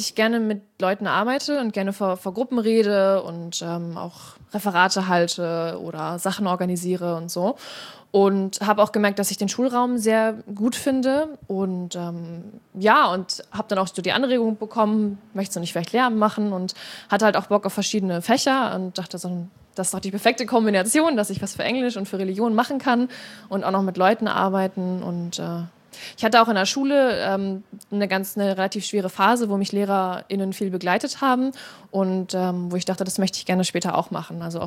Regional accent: Northern Germany, Germany; Moin sagt man natürlich so bei uns im Norden.

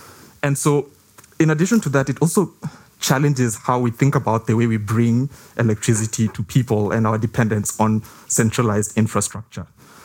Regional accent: Kenya; a nationwide blackout in my home country, Kenya.

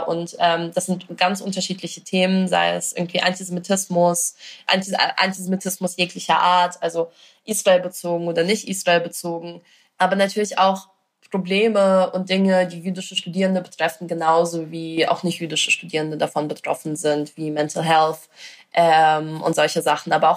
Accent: Belarus; now in Germany; Ich meine, wenn man nur migrantisch ist, dann wäre es in meinem Fall, bin ich Deutsche oder bin ich Belarusin? Also stand ich irgendwie zwischen diesen beiden Ländern.

